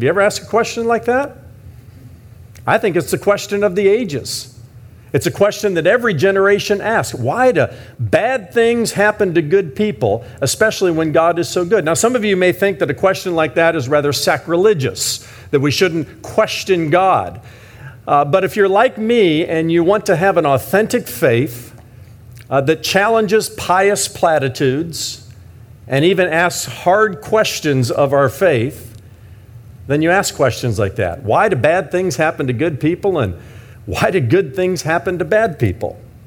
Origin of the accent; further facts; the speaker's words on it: Indiana, United States; I grew up in Indiana, and I never once questioned that chorus and what it was teaching us